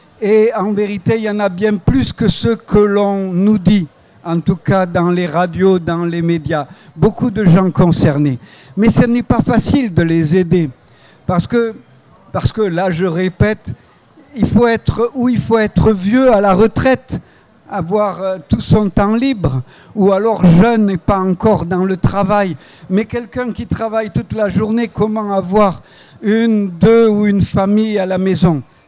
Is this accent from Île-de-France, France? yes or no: no; Nice, Provence-Alpes-Côte d'Azur, France; born there; Je suis né à Nice, je suis méditerranéen.